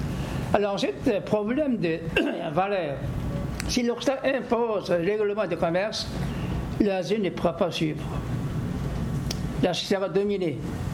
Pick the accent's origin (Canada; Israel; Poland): Canada; Quebec; Je suis québécois d'origine coréenne, là.